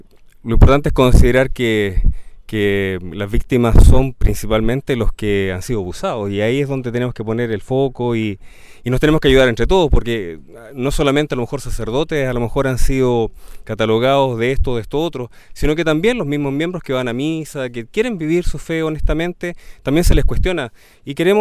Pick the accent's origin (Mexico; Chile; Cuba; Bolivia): Chile; Concepción, Biobío; yo soy de Concepción